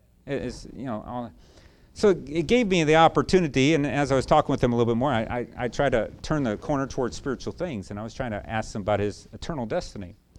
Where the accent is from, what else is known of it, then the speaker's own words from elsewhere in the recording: Chicago, Illinois, United States; now in South Carolina, United States; I come from Chicago. Some of you know that I don't have the South Carolina accent. And so I've been outed that way. I'm a Chicago boy by nature. That's where I grew up in.